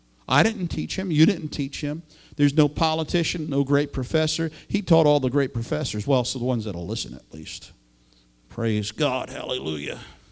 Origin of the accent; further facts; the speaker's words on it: New York City, New York, United States; This is a Bronx boy. I grew up in New York City.